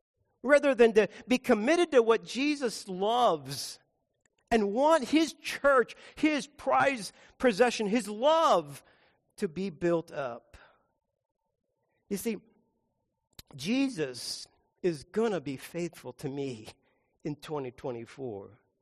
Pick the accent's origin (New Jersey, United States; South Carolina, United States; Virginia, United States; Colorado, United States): Colorado, United States; Boulder; Some of you know I grew up in Boulder. I used to ride my bike by there all the time.